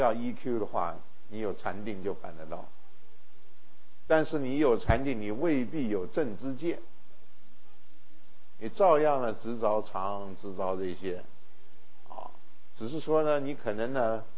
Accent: China; 我们中国人绝对有我们中国人的安心之道啊

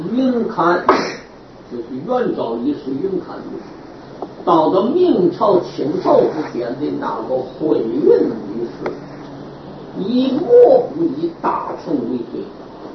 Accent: China; 因为我们中国人说话蛮简单

